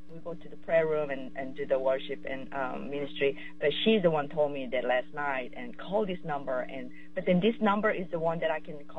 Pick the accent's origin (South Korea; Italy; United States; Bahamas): South Korea; English is a second language; No. I'm from South Korea